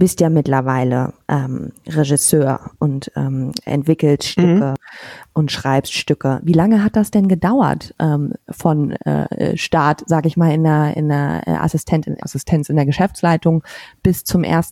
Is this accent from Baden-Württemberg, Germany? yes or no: no; Hamburg, Germany; Also ich bin auch Hamburgerin